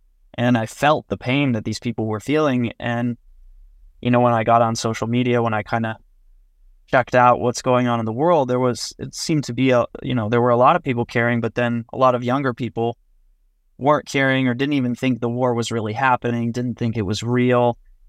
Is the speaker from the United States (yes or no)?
yes; United States; Because I grew up in America.